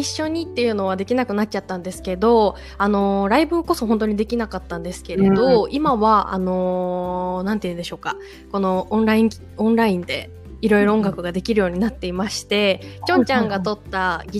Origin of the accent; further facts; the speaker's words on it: Kanto, Japan; moved away as an adult; now in Fukuoka, Japan; 福岡移住してからずっと私自身関東で生まれ育って、初めての一人暮らしに初めての九州の暮らしっていう感じで